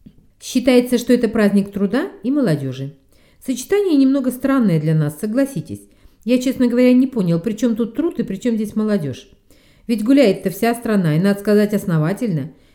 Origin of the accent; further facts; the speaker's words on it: Russia; Однако товарищ, в кавычках, узнав, что я из России, не изъявил особого желания общаться со мной.